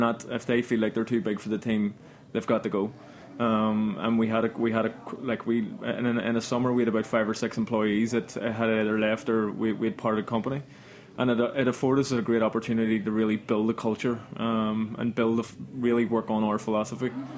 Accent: Belfast, Northern Ireland, United Kingdom; now in London, United Kingdom; Like, when I came over from Belfast in London, I would have heard of all these, like, famous bartenders

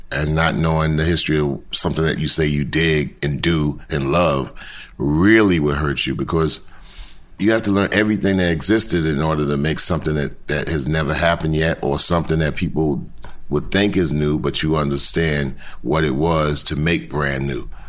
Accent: New York City, New York, United States; So we grew up in New York in the 60s and 70s, from 0 to 15.

